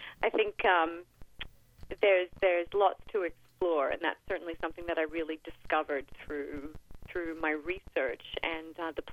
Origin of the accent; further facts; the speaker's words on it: Australia; now in Canada; I'm originally from Australia, but I married a Canadian.